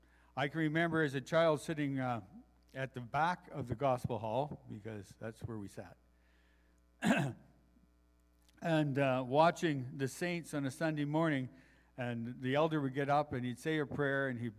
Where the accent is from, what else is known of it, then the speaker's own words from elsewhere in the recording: East Coast, United States; Can't see it. I'm from the East Coast. Doesn't come out.